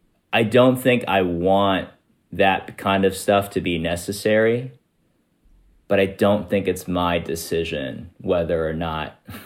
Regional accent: Kansas, United States; I'm a director at Jubilee. I'm Asian American, grew up in Kansas.

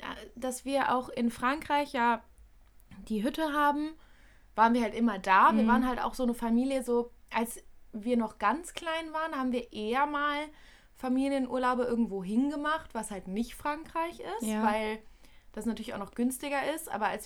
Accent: North Rhine-Westphalia, Germany; Und halt Umgebung, was bei uns in NRW halt so ist.

